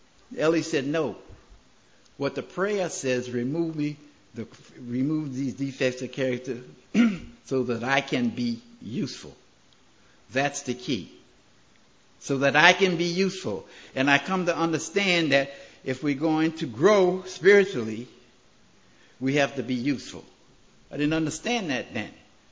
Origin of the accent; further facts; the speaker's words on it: Bronx, New York, United States; I come from the South Bronx. Before I came to Maryland, I was a general contractor.